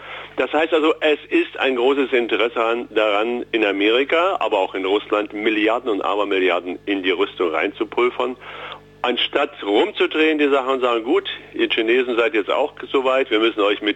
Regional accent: Thuringia, Germany; Aber das haben wir als Thüringer höchstwahrscheinlich verdient, dass es bei uns besser ist.

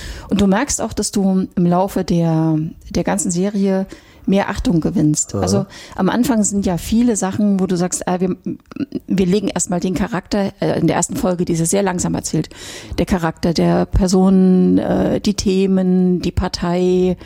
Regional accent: East Germany, Germany; Weil ich bin in der DDR aufgewachsen

